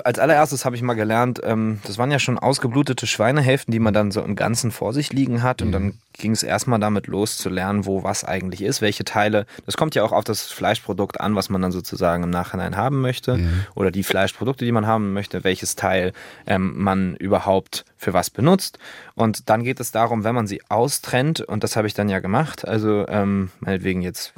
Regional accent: Northern Germany, Germany; dass ich es als Norddeutscher auch trotzdem die Sätze noch verstehen kann

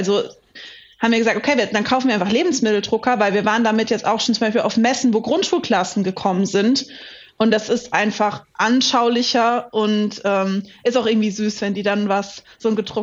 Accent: Rhineland-Palatinate, Germany; ich bin ja nicht born and raised Heidelbergerin, ich bin ja Pfälzerin. Wir sagen, glaube ich, Knatzel in der Pfalz.

